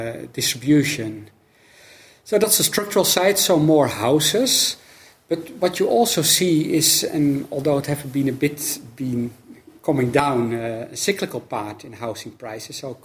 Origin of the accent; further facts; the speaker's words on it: Netherlands; I'm coming from the Netherlands, and that's what we have been doing for years.